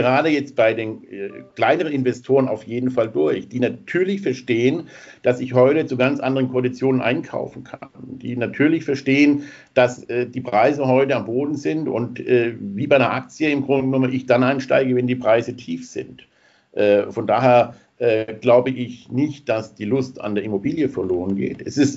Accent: Switzerland; wenn ich als Schweizer in Deutschland investieren möchte.

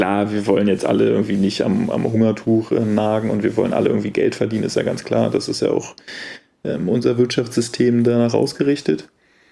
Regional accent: Germany; accent: German; versuche ich mich anzustrengen, so zu reden, dass man vielleicht nicht sofort meinen deutschen Akzent bemerkt.

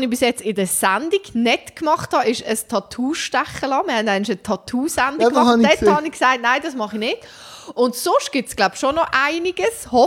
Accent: Zug, Switzerland; born or raised there

